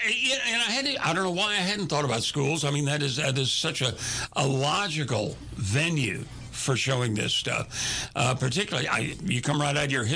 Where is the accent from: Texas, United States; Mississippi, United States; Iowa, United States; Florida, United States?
Texas, United States; Houston; One of my jobs in Houston years ago, that's my hometown, I worked for the owner of the Houston Post